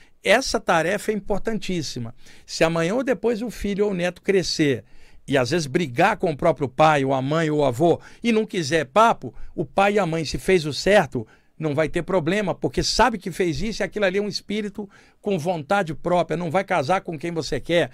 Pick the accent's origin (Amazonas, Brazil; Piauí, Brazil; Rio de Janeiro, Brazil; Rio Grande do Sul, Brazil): Rio de Janeiro, Brazil; eu vim da Baixada Fluminense, no Rio de Janeiro, onde eu cresci. Meu pai era carioca, filho de português. Minha mãe era baiana, quase mulata, moreninha, filha de descendente índios com francês, e eu nasci no Rio de Janeiro, é de lá que eu venho.